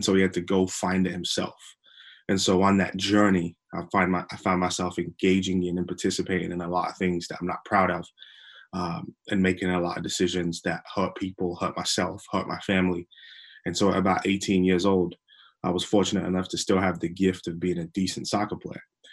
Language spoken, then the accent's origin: English; England, United Kingdom; now in United States; It's because I'm English, but I've been living in America for a while, so I kind of like jump in and out of both accents.